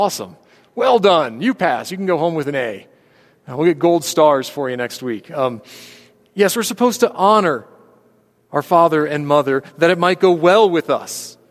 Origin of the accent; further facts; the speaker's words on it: Chicago, Illinois, United States; We come from the Chicago area.